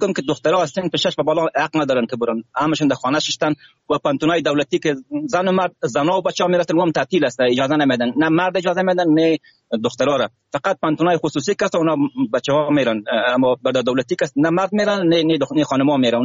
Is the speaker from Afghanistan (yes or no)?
yes; Afghanistan; به عنوان یک افغان طبیعی کشور